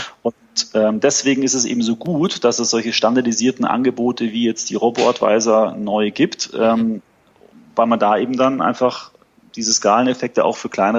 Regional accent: Munich, Bavaria, Germany; Wir sitzen in München, relativ zentral und ist meine Heimat. Ich habe mal ein paar Jahre in Frankfurt gearbeitet. Wollte dann aber wieder zurück nach München

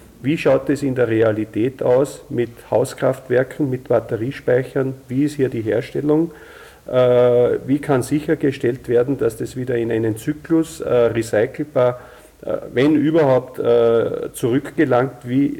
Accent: Austria; wie das sehr oft bei uns in Österreich zumindest der Fall ist

